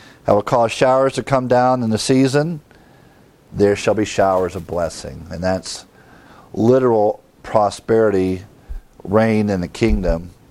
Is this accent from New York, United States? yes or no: no; Ohio, United States; Growing up in Ohio, the farmers had to, in the spring, plow the ground in order to plant the seed.